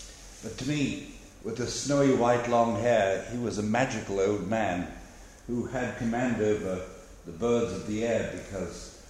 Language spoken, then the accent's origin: English; Isle of Man; As a lad growing up on the Isle of Man, when introducing myself to people and saying, you know